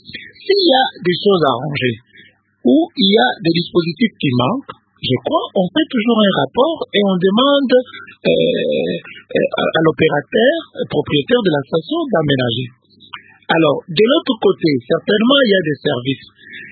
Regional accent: Kananga, Kasaï-Central, DR Congo; je suis de Kananga, je visite Kananga de temps en temps.

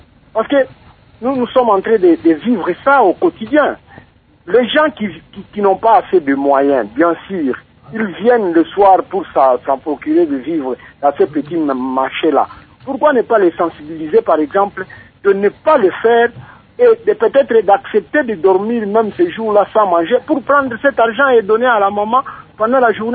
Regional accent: Kinshasa, DR Congo; ici chez nous à Kinshasa

